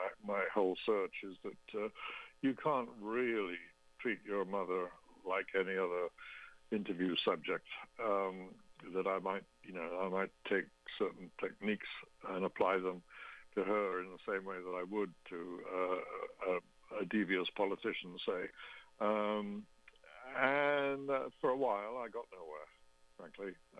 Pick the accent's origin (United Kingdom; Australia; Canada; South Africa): United Kingdom; moved away as an adult; now in United States; that marriage involved me moving from my home country of the UK to the United States.